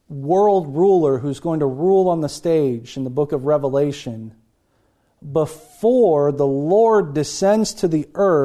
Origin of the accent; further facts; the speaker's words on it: Kentucky, United States; now in Michigan, United States; We live in Michigan. Most of us think of like deer hunters. I grew up in Kentucky.